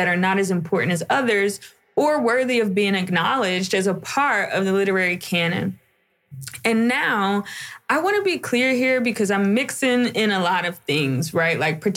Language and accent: English; Philadelphia, Pennsylvania, United States; Growing up in Philadelphia, there were a few Black-owned bookstores at the time